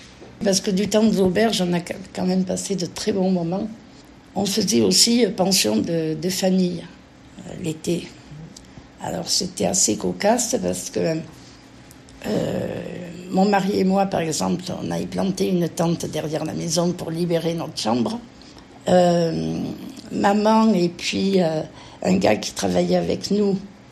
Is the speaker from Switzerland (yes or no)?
no; Grasse, Provence-Alpes-Côte d'Azur, France; Alors, je suis née à Grasse, j'ai fait mon école primaire à Cédron, puis mon secondaire à Grasse